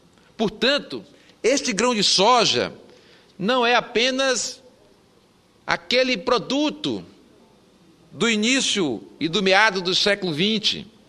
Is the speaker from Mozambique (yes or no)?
no; Northeast Region, Brazil; Eu sou do Nordeste.